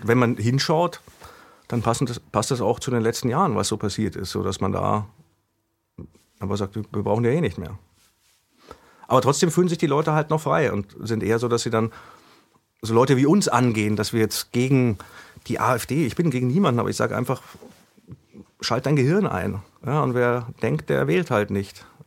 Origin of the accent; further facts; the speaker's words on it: Bavaria, Germany; ich komme ja aus Bayern